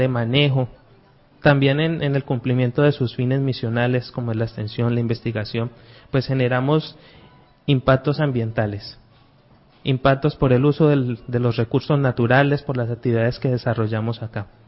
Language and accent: Spanish; Valle del Cauca, Colombia; no soy de acá directamente de Arauca, soy del Valle del Cauca.